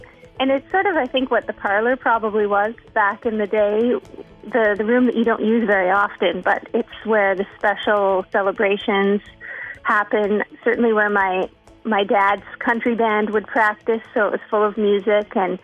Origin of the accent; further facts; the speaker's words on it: Ontario, Canada; I grew up in the Ottawa Valley, where there's a strong tradition of fiddling and step dancing, unique to that region.